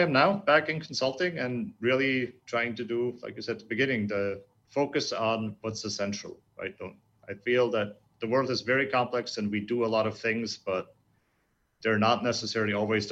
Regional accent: Switzerland; I grew up in Switzerland, you know, did normally high school.

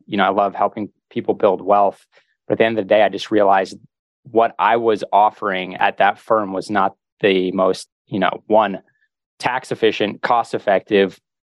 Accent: Northeast, United States; You know, I'm from the Northeast, so also had snow removal.

